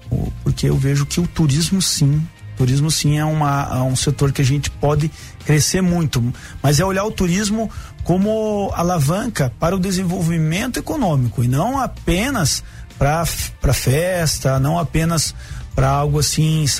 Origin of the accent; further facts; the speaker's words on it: São José dos Pinhais, Paraná, Brazil; also born or lived in Curitiba; Eu nasci no Hospital São Vicente, em Curitiba, me criei, fui criado ali em São José dos Pinhais, no bairro Afonso Pena. Depois eu fui lá para Piem, para a região Sul-Leste